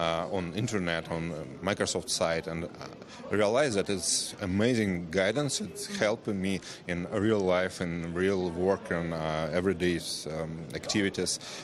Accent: Russia; I came from Russia. I'm living in Moscow.

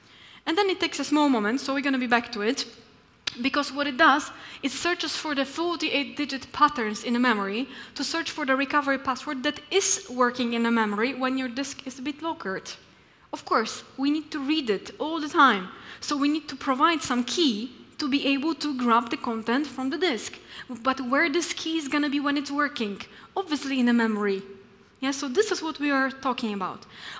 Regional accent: Poland; English is a second language; By the way, I'm from Poland.

